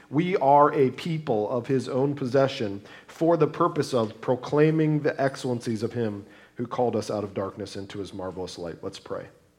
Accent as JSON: {"language": "English", "country": "United States", "said": "But I do believe that as an American, but even furthermore, as a Christian, we are called to render unto Caesar what is Caesar's"}